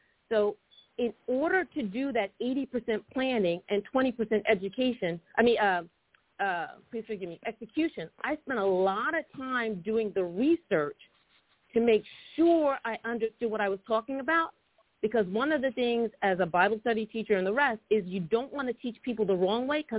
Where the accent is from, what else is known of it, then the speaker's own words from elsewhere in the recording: New Jersey, United States; See, I'm from New Jersey, and in New Jersey, I was kind of like a bad A salesperson.